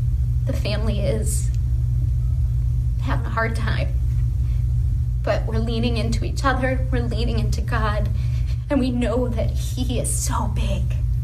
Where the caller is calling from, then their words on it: Ohio, United States; I'm posting from Ohio today as family is scattered around the country